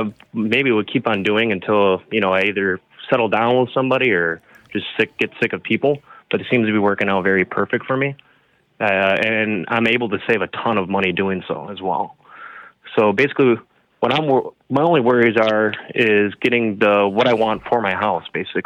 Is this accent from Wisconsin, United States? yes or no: yes; Milwaukee, Wisconsin, United States; So I'm actually from the Milwaukee area. I believe you are as well.